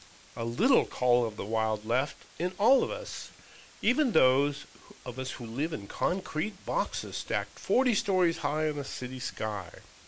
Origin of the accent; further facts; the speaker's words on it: Montana, United States; your host for this hour of What's Eating What. Folks, as a baby boomer growing up in Montana's Big Sky, I ate a lot of wild meat.